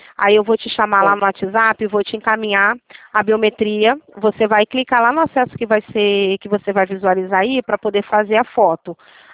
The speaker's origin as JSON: {"language": "Portuguese", "region": "Rio de Janeiro", "country": "Brazil", "said": "Eu sou do Rio de Janeiro, mas minha família é toda daí."}